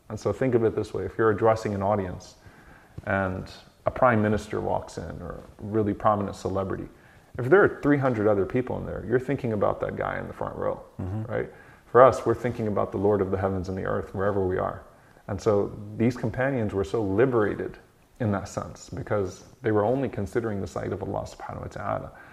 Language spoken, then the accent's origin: English; Louisiana, United States; So I grew up in Louisiana. I was the only Muslim in my school. I went to public school my whole life.